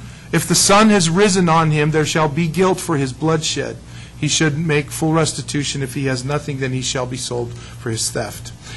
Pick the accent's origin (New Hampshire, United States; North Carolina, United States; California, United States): California, United States; San Diego; that guy just loved to harass me, because I'm from San Diego. I'm not a real bull guy, okay?